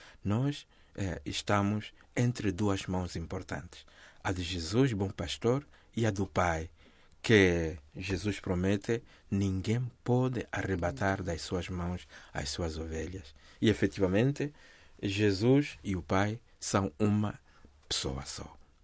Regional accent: Mozambique; E eu que sou moçambicano, me recordo o longo diálogo em busca da paz, né?

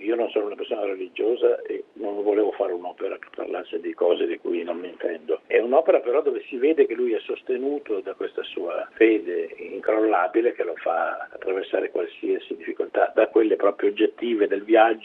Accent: Macerata, Marche, Italy; born there; perché io sono nato a Macerata

